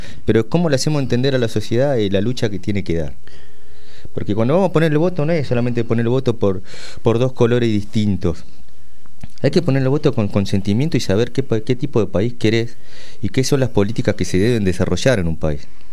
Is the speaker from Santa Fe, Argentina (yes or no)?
no; Buenos Aires, Argentina; Yo cuando era pibe lo viví en Carmen Pérez, yo viví en barrio Presidente Mitre, un barrio de Saavedra, el único barrio más vulnerable que hay en esas cuatro comunas, en esas cuatro barrios de la comuna 12.